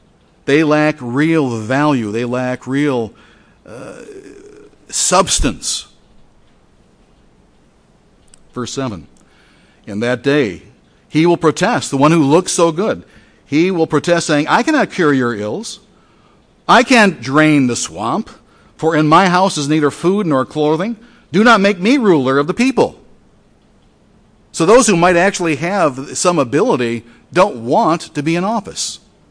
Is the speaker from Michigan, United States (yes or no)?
yes; Detroit, Michigan, United States; You know, I'm a Detroiter, born and bred. I was not born in a suburb, I was born in Detroit. And I remember, I was born in 1952.